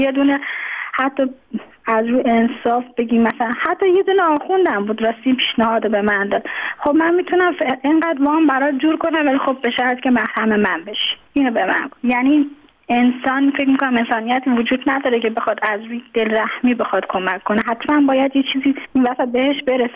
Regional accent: Tehran, Tehran Province, Iran; born there; now in Mashhad, Iran; من خودم متولد تهرانم، اینجا به دلیل ازدواج کردم اومدم اینجا، حالا موندگار شدم دیگه، توان بازگشت نداشتم.

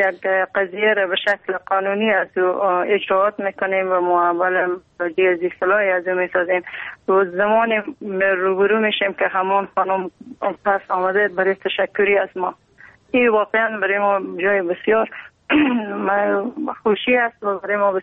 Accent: Afghanistan; ما افغان هستیم

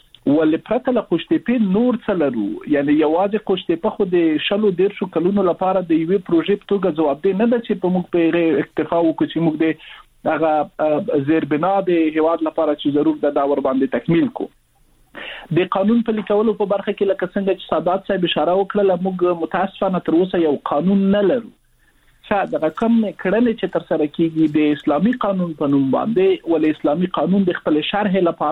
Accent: Afghanistan; زه د یو افغان په توګه کوایم چې ښه د افغانستان راتلونکی زه دوه کاله وروسته څنګه وینم

